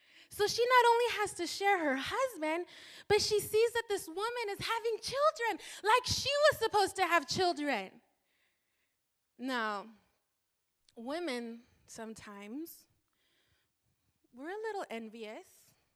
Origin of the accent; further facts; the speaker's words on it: Mexico; accent: Spanish; first language Spanish; English is a second language; Now, I'm Mexican, and I speak Spanish. Spanish is my first language, so I might pronounce things with my Spanish accent.